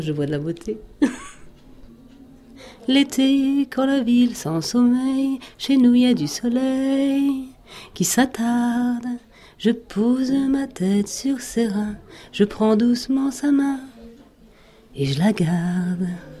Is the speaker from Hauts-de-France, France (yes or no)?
yes; Lens, Hauts-de-France, France; À la Grande Résidence, à la ZUP de Lens, comme on dit. J'avais 10 ans quand je suis arrivée, aujourd'hui j'en ai 46. Complètement chez moi.